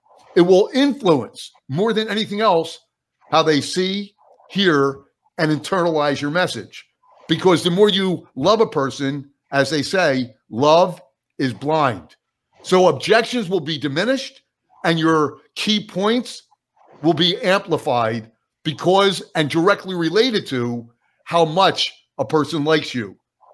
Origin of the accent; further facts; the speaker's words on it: New Jersey, United States; And listen, I'm from New Jersey. I'm going for it, baby.